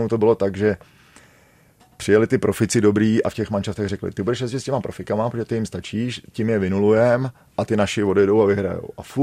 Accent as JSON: {"language": "Czech", "town": "Nový Bor", "region": "Liberec Region", "country": "Czechia", "said": "Já jsem z Nového Boru, ne, Bohemie, jako já jsem prostě Českosaský Švýcarsko"}